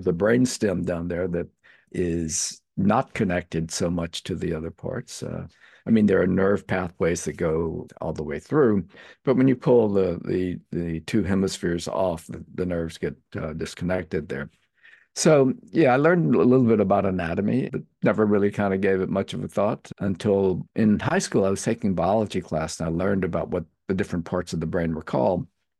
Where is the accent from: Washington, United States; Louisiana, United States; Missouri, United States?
Louisiana, United States; Eunice; So my father moved back to our hometown, Eunice, Louisiana, what would be my hometown. He was obviously much younger then, to take over his father's meat market. And after the war, he met my mother. And then I was born in 1949